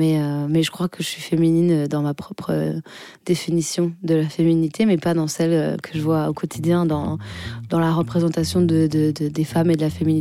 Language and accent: French; Caluire-et-Cuire, Auvergne-Rhône-Alpes, France; J'ai grandi à Caluire et Cuire, c'est une banlieue un peu riche de Lyon